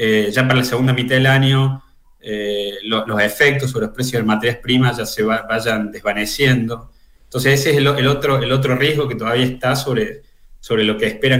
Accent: Argentina; Yo vengo de Argentina, entonces Argentina es un país de alta inflación

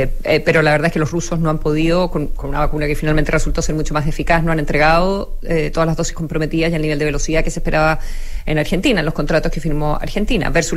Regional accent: Concepción, Biobío, Chile; Somos competitivos los chilenos.

